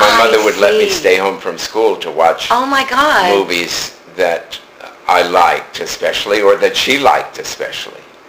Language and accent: English; Monticello, United States; Monticello.